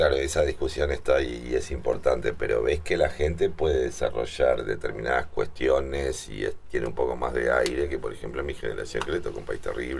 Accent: Uruguay; los uruguayos somos muy latinoamericanos

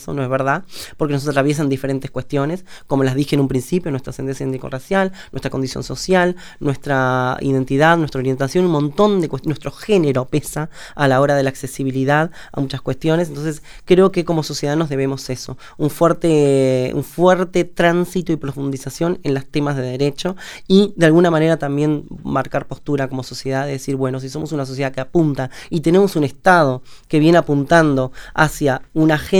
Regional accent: Uruguay; pero también como sociedad uruguaya, tenemos un gran desafío por delante

